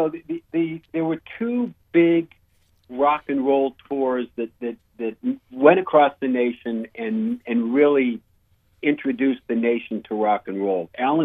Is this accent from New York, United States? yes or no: no; Maine, United States; I grew up in Southern Maine, and so I was certainly aware that in the big band era